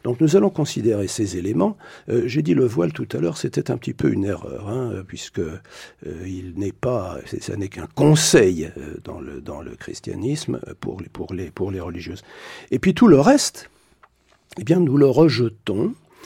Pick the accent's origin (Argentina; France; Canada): France; Je dis, nous autres Françai